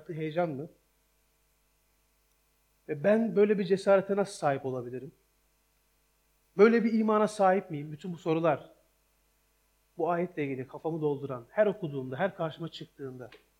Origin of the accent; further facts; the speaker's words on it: Ankara, Turkey; Ben Ankara'da büyüdüm. Bir dağın kenarındaki bir mahallede Hüseyin Gazi Dağı vardı. Onun dibinde büyüdüm hemen.